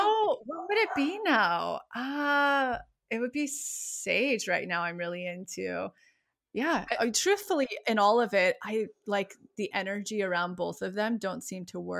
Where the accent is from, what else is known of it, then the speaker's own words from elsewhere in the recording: California, United States; Yeah, I've grown up around wildfires my entire life because I grew up right outside of Yosemite.